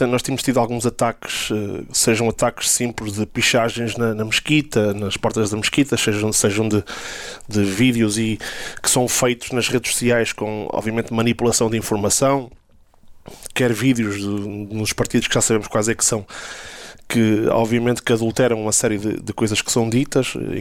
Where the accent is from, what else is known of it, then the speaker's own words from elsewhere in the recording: Portugal; que somos portugueses, que somos muçulmanos, que temos direito à nossa liberdade religiosa